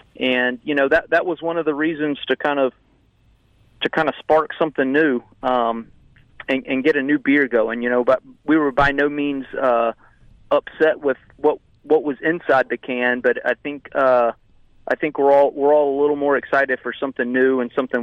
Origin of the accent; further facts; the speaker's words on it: Hattiesburg, Mississippi, United States; just growing up in Hattiesburg and going to USM games in the late 80s and 90s